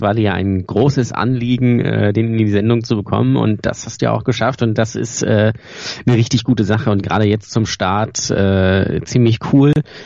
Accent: Lübeck, Schleswig-Holstein, Germany; Aus Lübeck.

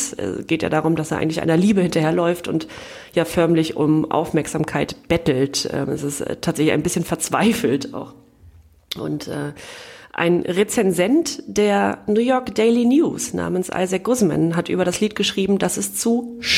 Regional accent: East Germany, Germany; Als Ostdeutsche muss ich mich

